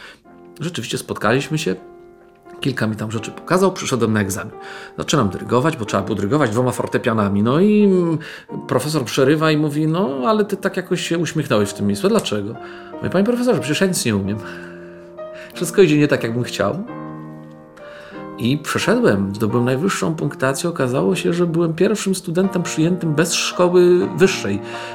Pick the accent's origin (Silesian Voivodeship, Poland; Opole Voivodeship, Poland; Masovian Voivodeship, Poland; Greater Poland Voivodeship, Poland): Opole Voivodeship, Poland; Brzeg; born there; also born or lived in Zielony Garnizon; Urodziłem się w Brzegu nad Odrą. Mój ojciec był wojskowym, więc potem przenieśliśmy się do Zielonego Garnizonu. Wychowałem się w środku lasu